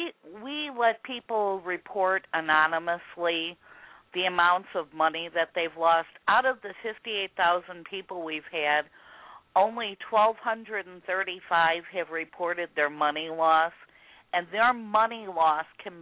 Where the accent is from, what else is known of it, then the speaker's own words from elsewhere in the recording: Chicago, Illinois, United States; moved away as an adult; now in Missouri, United States; I'm from Chicago. I live in Missouri. I've been here since 1994. I don't talk like a Missourian. I still talk like a Chicagoan.